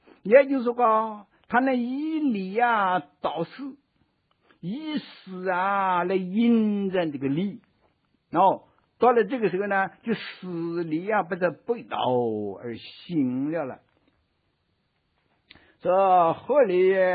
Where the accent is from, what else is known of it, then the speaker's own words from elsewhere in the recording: China; 我们中国人啊，讲这个心道。